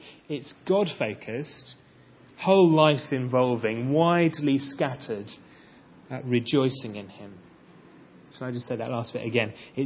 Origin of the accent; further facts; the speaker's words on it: South West England, United Kingdom; I was born and bred in Cornwall